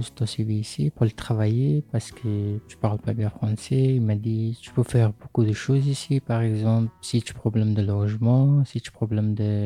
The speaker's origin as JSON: {"language": "French", "country": "Afghanistan", "also_born_or_lived": "Paris", "moved": "yes", "lives_now": "Gap, France", "said": "je viens d'Afghanistan. Depuis 5 ans que j'habite en France, mais depuis un an que j'habite à Gap, j'étais avant à Paris."}